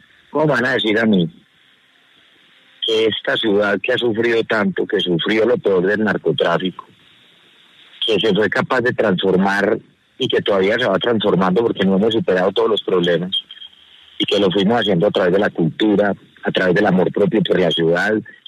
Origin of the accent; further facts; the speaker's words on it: Medellín, Antioquia, Colombia; como medellinense, como paisa, como ciudadano, como colombiano, yo sí no me quedo callado frente a eso.